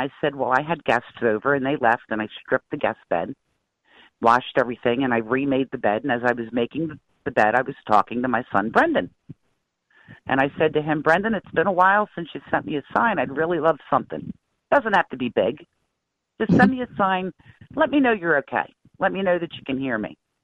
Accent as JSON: {"language": "English", "region": "New Jersey", "country": "United States", "said": "And I'm originally I'm from Jersey most of my life"}